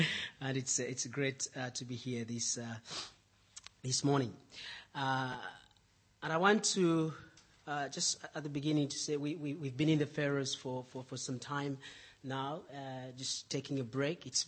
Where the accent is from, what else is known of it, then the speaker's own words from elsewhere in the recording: Zambia; also born or lived in London; I come from Zambia in Southern Africa.